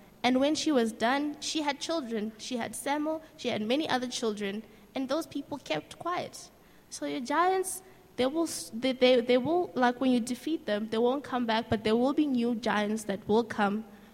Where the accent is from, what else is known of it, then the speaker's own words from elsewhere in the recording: Zimbabwe; now in Cape Town, South Africa; Like, I moved from Zim to Cape Town in 2009. And then I got there. And, you know, before I left Zim, I was this very confident person.